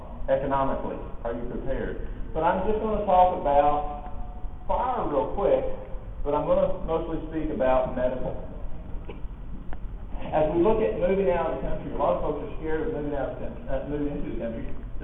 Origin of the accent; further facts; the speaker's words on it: Tennessee, United States; I'm from East Tennessee in Appalachian Mountains.